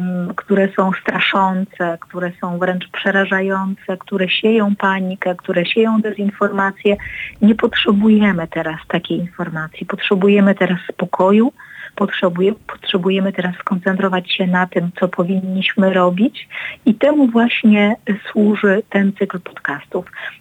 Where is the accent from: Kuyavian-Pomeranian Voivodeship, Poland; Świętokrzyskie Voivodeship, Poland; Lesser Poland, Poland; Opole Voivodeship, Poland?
Opole Voivodeship, Poland; Prudnik; Ja pochodzę z Prudnika